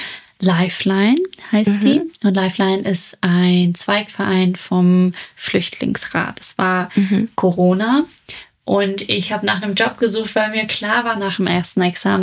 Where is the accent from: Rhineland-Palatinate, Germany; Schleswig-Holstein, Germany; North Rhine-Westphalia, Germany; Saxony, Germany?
Schleswig-Holstein, Germany; Kiel; so ich komme aus Mettenhof. Ich komme aus 109, so.